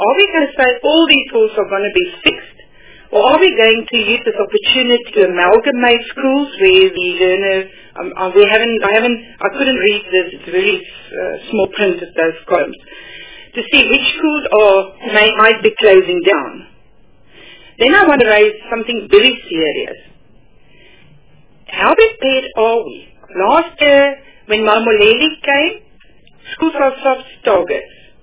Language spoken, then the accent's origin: English; Limpopo, South Africa; I am from Limpopo